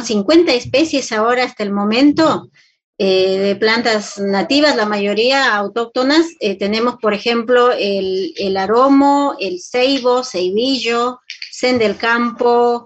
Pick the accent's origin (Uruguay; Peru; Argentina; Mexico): Peru; 13 de nosotras somos peruanas